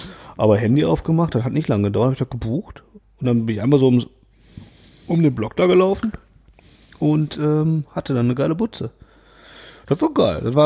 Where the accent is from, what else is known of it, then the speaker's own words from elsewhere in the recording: Mülheim, Germany; ich komme ja aus Mühlheim, weil ich das schon mal erzählt habe.